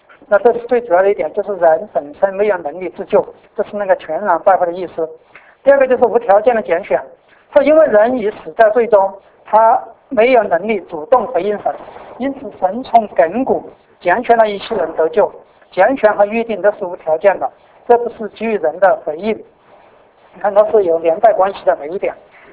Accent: Sichuan, China; 那我记得我们四川有一句那种歇后语

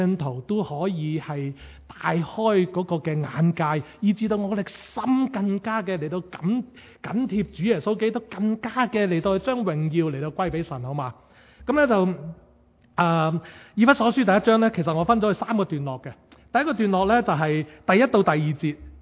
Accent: China; 咁就已经系我哋中国人嘅农历新年啊

